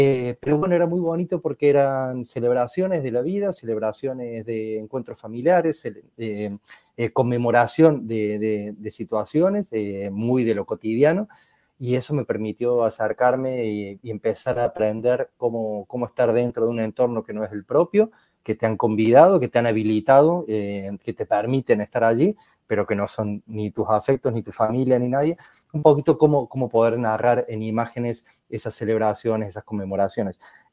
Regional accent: Córdoba, Argentina; Yo vengo de Córdoba, Argentina, empecé a trabajar de unos 15, 16 años en un videoclub, en un barrio periférico de Córdoba.

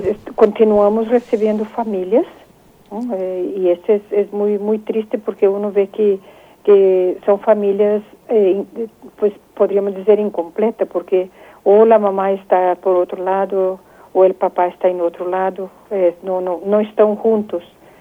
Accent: Brazil; Sí, yo soy de Brasil, sí.

